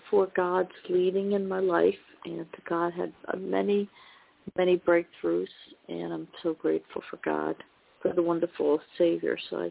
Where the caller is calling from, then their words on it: New Jersey, United States; Hi, LaShawn. I'm from New Jersey.